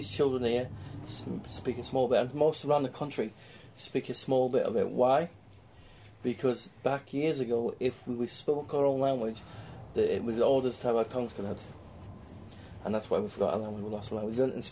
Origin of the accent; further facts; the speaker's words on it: Wales, United Kingdom; Because our family … originate from Wales. We're Welsh gypsies, yeah?